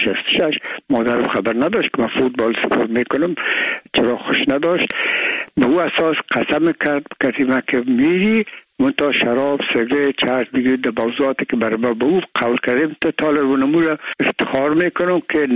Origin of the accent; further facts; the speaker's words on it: Afghanistan; ما افغان هستیم